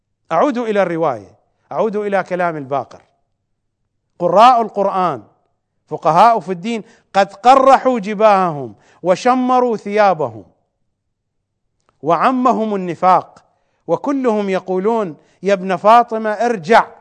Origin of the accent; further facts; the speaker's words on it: Iraq; accent: Iraqi; لكننا في لهجتنا العراقية نقول عن ابن آوى واوي،